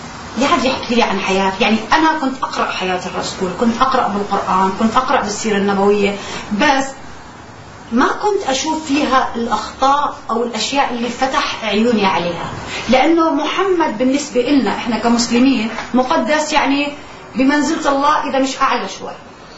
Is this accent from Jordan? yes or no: yes; Jordan; من الأردن، عشت من عائلة إسلامية. أنا كنت كأي مسلم ملقن،